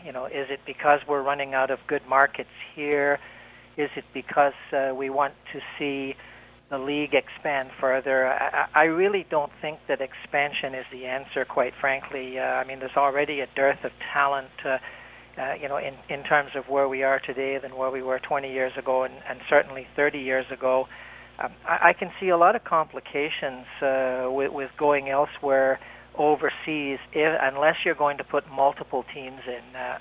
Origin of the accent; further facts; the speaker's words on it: Canada; But, you know, as a Canadian, I guess I'm sort of a little bit biased there